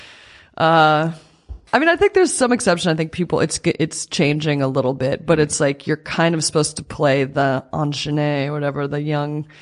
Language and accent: English; South Dakota, United States; Like I'm obsessed with the void, you know, growing up in South Dakota is very empty.